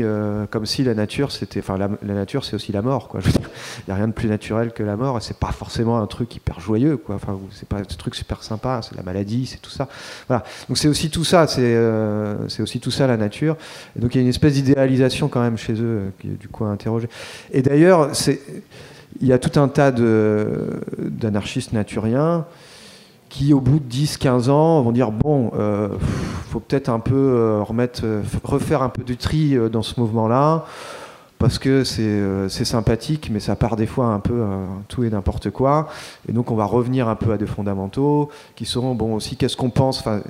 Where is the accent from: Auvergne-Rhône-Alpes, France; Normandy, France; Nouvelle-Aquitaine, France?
Normandy, France; Il se trouve que je suis Normand.